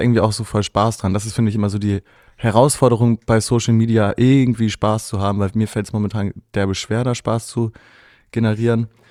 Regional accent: Volksdorf, Hamburg, Germany; Also Stromzäune gab es bei uns in Volksdorf tatsächlich auch. Also es gab ja so die ersten Weiden.

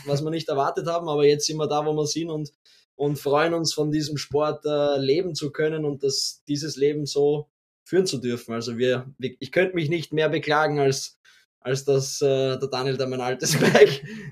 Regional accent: Katzelsdorf, Lower Austria, Austria; also wir kommen ja eigentlich aus Katzelsdorf, das ist ein bisschen am Lande, neben Wiener Neustadt.

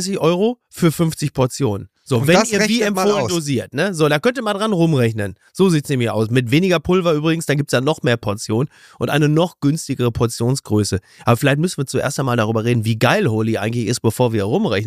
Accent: Henrichenburg, North Rhine-Westphalia, Germany; Also ich war in meinem Heimatdorf in Henrichenburg im Supermarkt

